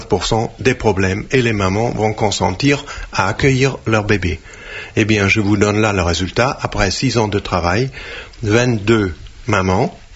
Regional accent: Germany; French is a second language; Parce que là, en Allemagne, vous savez bien que je suis allemand.

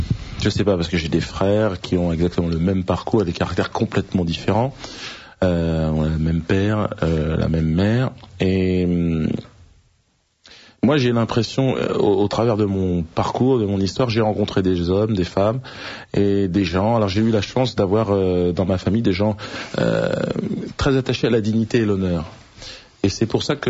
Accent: France; C'est dans ma double culture, je dirais que c'est cela. Même si j'ai grandi en France, c'est clair, et dans une tradition chrétienne, évidemment

